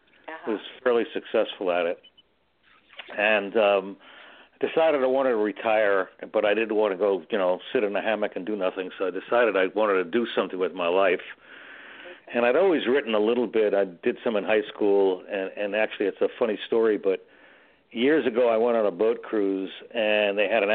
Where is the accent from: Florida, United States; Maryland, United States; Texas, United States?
Florida, United States; Miami; moved away as an adult; also born or lived in New York; now in California, United States; I was actually born in New York, and then I grew up in Miami. Went to school at the University of Florida, but then I moved out here a long time ago, over 50 years ago